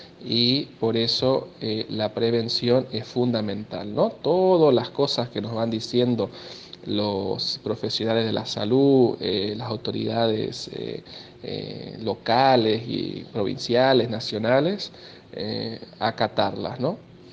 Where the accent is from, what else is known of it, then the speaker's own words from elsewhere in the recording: Castelli, Argentina; soy un hijo de esa comunidad, súper agradecido por todo lo que he recibido de Castelli, de mi pueblo, de mi parroquia